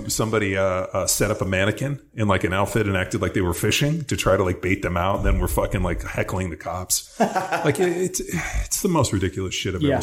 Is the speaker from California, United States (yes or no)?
yes; Palos Verdes, California, United States; Yep. Like, so I grew up in Palos Verdes.